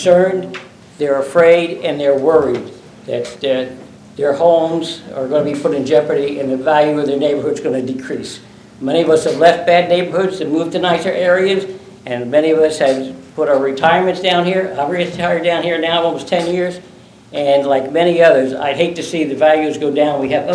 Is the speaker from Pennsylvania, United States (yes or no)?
no; Queens, New York, United States; also born or lived in Brooklyn; Unlike our friend back there from New York, I'm also from New York. I was born in Brooklyn and raised in Queens.